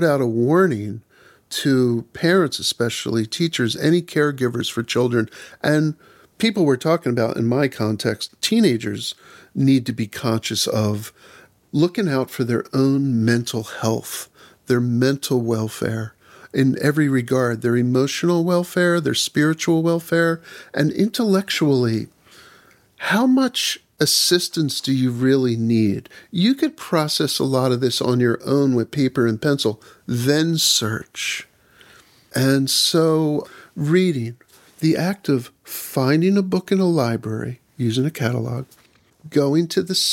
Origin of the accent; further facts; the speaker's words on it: Melrose Park, Pennsylvania, United States; I grew up at the northern edge of Philadelphia County in Montgomery County in a neighborhood called Melrose Park, which is literally a block north of Cheltenham Avenue in Cheltenham Township